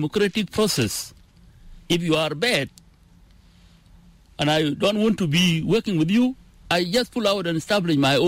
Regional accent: Torit, Eastern Equatoria, South Sudan; He's the president, and I come from Torit.

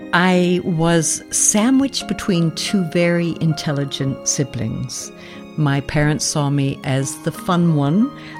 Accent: Sutton West, Ontario, Canada; I grew up in Canada. It was a tiny village called Sutton West. My dad was the local pharmacist. It was spread out. There were lots of farmers.

